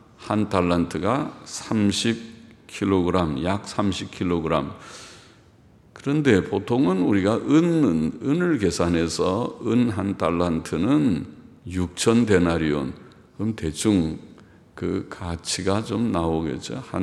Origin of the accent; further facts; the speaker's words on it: South Korea; 대한민국에 태어난 거 감사하죠.